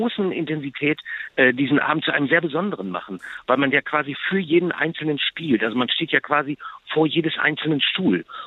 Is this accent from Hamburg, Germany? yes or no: no; North Rhine-Westphalia, Germany; also born or lived in North Hesse; Ich bin ja Ostwestfale und habe lange in Nordhessen